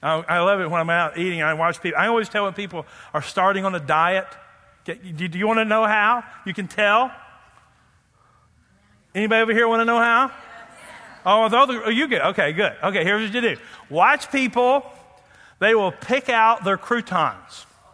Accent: United States; But since I'm an American and gullible, I'll buy it.

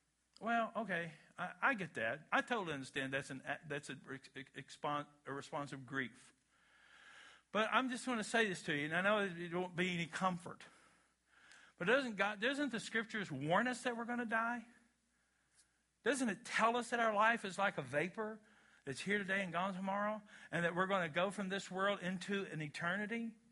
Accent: Kentucky, United States; Okay, I'm from Kentucky. We're smoking as a spiritual gift.

